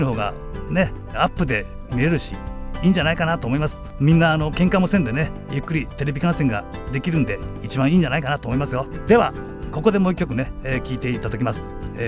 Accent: Yamaguchi, Japan; 私のふるさと山口を歌った曲で

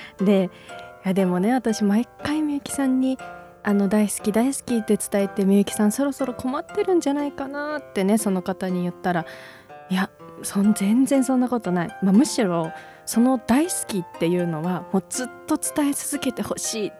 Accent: Asahikawa, Hokkaido, Japan; moved away; 私地元北海道の襟裳岬に

